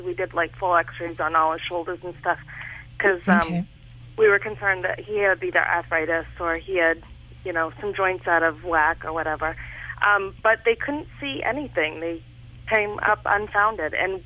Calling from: Maine, United States; I'm calling from Maine.

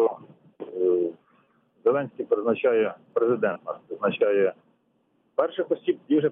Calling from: Kyiv, Ukraine; я з міста Києва.

